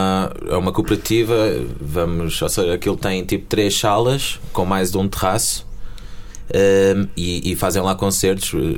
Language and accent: Portuguese; Viseu, Portugal; nós somos de Viseu, é uma cidade pequena